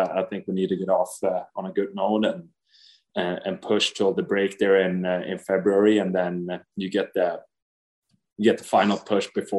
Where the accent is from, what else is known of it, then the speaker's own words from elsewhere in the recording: Sweden; But when I was younger, it was a lot tougher growing up in Sweden to follow the National League.